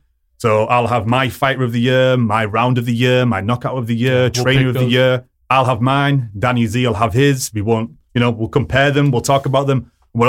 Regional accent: United Kingdom; Not just saying that because I'm British

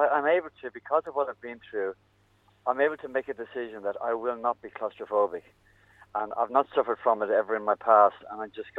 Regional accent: Dublin, Leinster, Ireland; now in United Kingdom; I live in Yorkshire. I'm from Dublin, but I live in Yorkshire.

